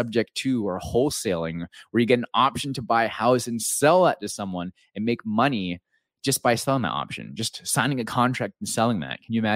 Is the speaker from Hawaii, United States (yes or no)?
yes; Pahoa, Hawaii, United States; growing up in the Big Island of Hawaii in a town called Pahoa, that's P-A-H-O-A